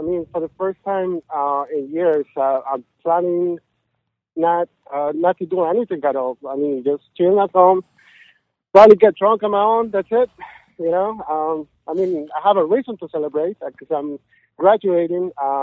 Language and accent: English; Mexico City, Mexico; first language Spanish; English is a second language; I'm from Mexico City.